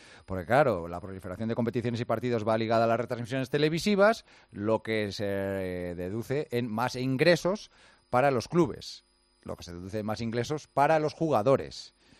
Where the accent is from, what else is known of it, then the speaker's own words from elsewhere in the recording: Portugal; yo soy portugués y yo me dedico a conocer más la realidad portuguesa